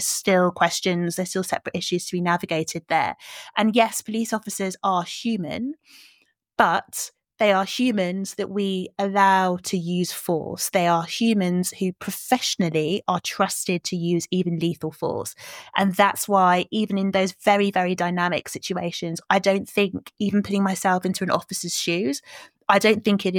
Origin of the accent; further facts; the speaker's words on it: Nigeria; as a Nigerian, my voice modulates a lot. I move my hands a lot. I speak really loudly.